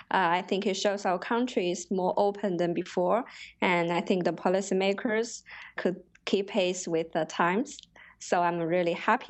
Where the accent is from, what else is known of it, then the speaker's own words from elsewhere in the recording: Wuhan, Hubei, China; But for cities like my hometown Wuhan and other second or third tier cities, there are some reforms in Hukou system